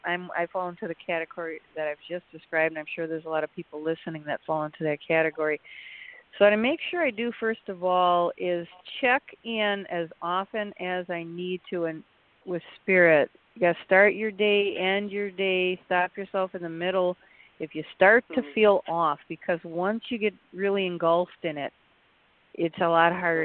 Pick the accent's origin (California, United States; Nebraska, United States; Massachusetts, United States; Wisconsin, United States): Wisconsin, United States; Milwaukee; I grew up in Milwaukee.